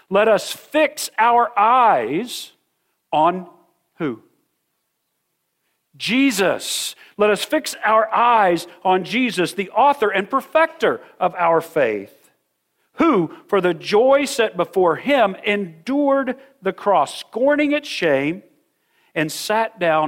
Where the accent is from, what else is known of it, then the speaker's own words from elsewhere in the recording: Kermit, Texas, United States; I grew up in Kermit, Texas.